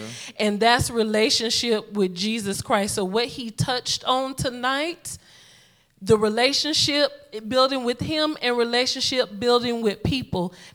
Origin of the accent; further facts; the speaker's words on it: the South, United States; You can hear in my voice. I am from the South, so I am not from this area.